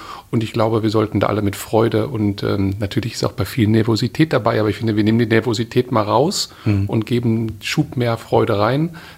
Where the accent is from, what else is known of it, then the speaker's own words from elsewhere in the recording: North Rhine-Westphalia, Germany; Ruhrgebiet ist meine Heimat.